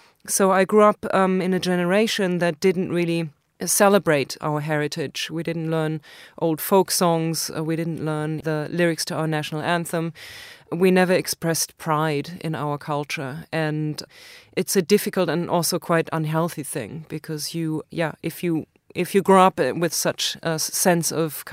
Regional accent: Germany; And she had heard my accent. And I said, I'm from Germany.

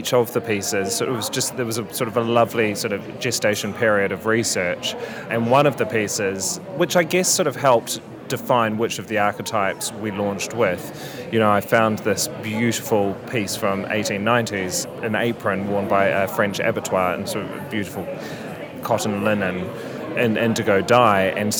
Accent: New Zealand; now in London, United Kingdom; I'm originally from New Zealand, of Danish ancestry, lived in London for the last 16 years.

